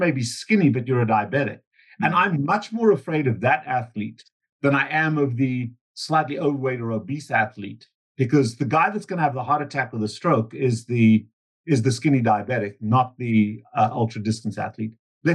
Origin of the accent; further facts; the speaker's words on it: South Africa; moved away as an adult; also born or lived in United States / Canada; I came to North America from South Africa under strained conditions and had to leave the country for military service reasons. And South Africa was going through a lot of upheaval.